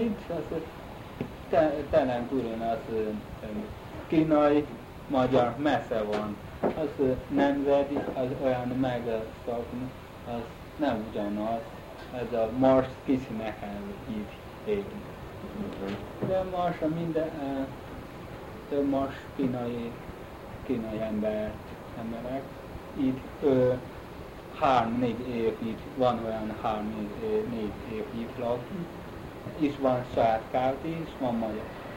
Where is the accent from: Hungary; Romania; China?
China; Hungarian is a second language; Hát Kínában, én kínai vagyok.